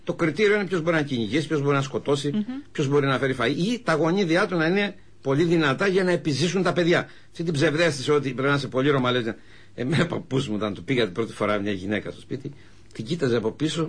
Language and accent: Greek; Agios Nikolaos, Crete, Greece; Βλέπεις καταρχήν την πόλη μου, έτσι. Με στη λίμνη, τη βλέπεις τη λίμνη του Αγίου Νικολάου.